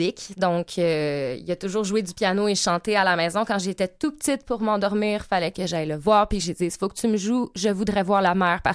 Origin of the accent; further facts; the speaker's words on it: Châteauguay, Quebec, Canada; born there; je okay. suis née à Châteauguay, sur la rive sud. Ma famille vient des Laurentides, fait que je suis souvent allée dans les Laurentides pour aller les visiter. Mais ensuite, j'ai fait mon secondaire en Beauce.